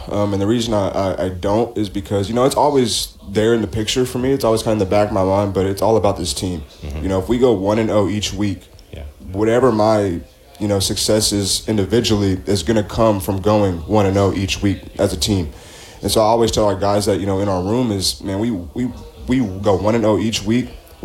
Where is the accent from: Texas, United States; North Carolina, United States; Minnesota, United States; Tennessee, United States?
Texas, United States; Spearman; Spearman, Texas.